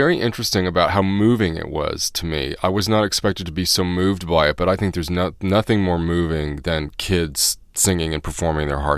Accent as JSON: {"language": "English", "town": "Indianapolis", "region": "Indiana", "country": "United States", "tie": "born or raised there", "said": "I grew up in Indianapolis, Indiana, but I thought that I was on Broadway."}